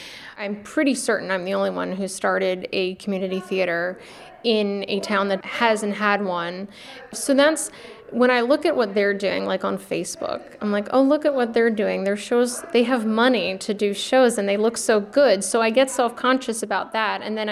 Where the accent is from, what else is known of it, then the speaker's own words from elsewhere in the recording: Pennsylvania, United States; I'm originally from York County, Pennsylvania. I grew up in community theater.